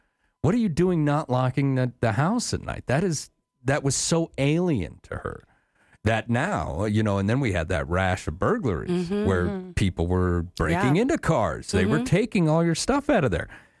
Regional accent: Wyoming, United States; I grew up in Wyoming, and when I lived in the bigger cities, I locked stuff up, you know.

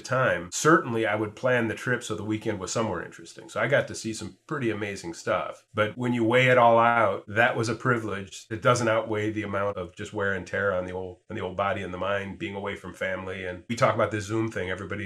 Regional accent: Cleveland, Ohio, United States; also born or lived in Florida; Sure. I grew up in Cleveland, Ohio, and went to Southern Ohio for undergrad, ended up in Florida where I went to grad school.

